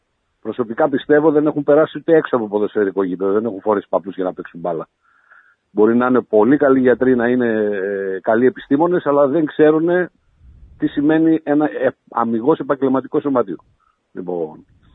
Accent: Thessaloniki, Central Macedonia, Greece; ειδικά επειδή είμαι από τη Θεσσαλονίκη και η οικογένειά μου είναι εκεί και οι φίλοι μου

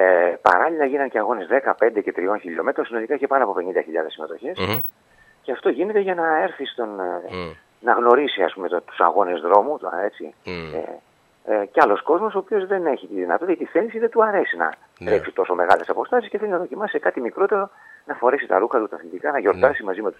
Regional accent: Patras, Western Greece, Greece; μια και ήταν στην πόλη μου

